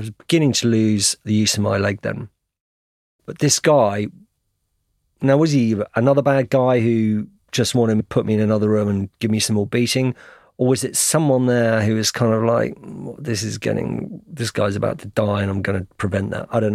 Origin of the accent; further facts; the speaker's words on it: United Kingdom; And I need people here to know that I'm a British journalist because someone is going to look for me one day.